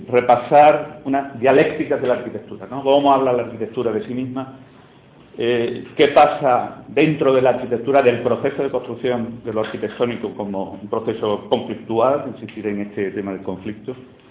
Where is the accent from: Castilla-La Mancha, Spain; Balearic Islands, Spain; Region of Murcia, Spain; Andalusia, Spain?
Region of Murcia, Spain; Murcia; la fachada del Ayuntamiento de Murcia, de donde vengo, es una obra interesante